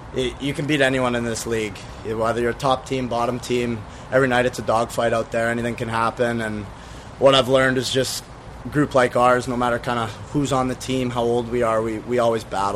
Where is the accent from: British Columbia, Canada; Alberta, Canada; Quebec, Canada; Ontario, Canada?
British Columbia, Canada; North Vancouver; I'm from North Van, so I was lucky enough to come with a buddy from over there.